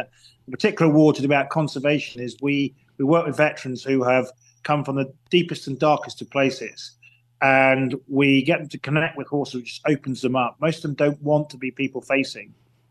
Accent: England, United Kingdom; I'm an English gentleman.

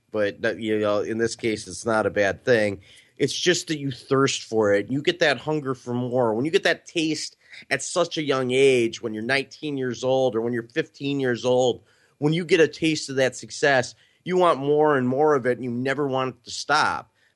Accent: Cleveland, Ohio, United States; You know, I grew up in Cleveland, you know, which was a good mix of a black, white, Hispanic

